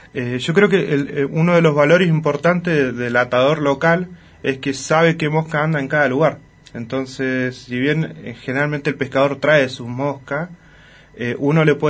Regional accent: Rawson, Chubut, Argentina; moved away as an adult; Cuando me vine de Rawson, allá competía, hacía ranking de pesca

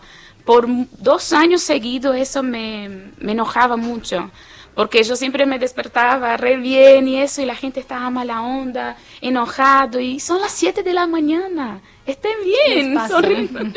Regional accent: Alagoas, Brazil; Spanish is a second language; En las ciudades del noreste de Brasil, Bahía, Pernambuco, ¿no? las provincias, y Alagoas, que es mi provincia

